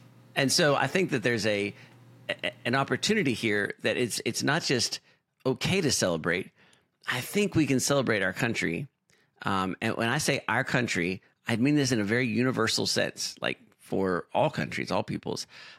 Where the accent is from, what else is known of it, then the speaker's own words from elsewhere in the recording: United States; as an American, I'm excited to celebrate the United States on a pretty important birthday coming up here, the 250th.